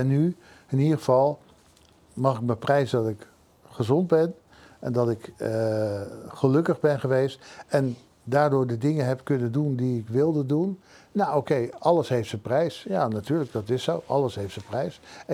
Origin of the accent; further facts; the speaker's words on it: Arnhem, Gelderland, Netherlands; Ik kom uit Arnhem, ja.